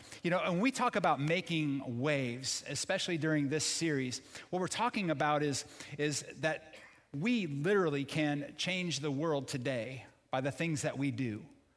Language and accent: English; Florida, United States; And, you know, I grew up near the East Coast where, you know, surfing was a way of life. You go over there, kind of hang out in Daytona, Ormond Beach, you know, New Smyrna, those kind of places.